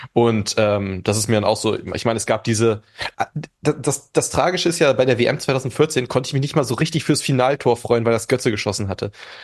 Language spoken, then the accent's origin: German; Northern Germany, Germany; ich komme aus dem Norden